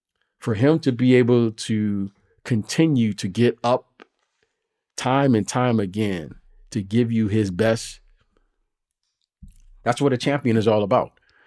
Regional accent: Detroit, Michigan, United States; You know, you and I grew up in Detroit. We know that story.

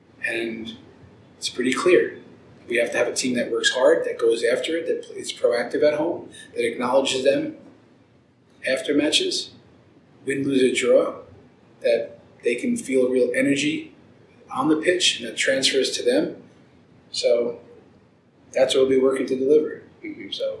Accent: New York City, New York, United States; born there; But I was born in the Bronx.

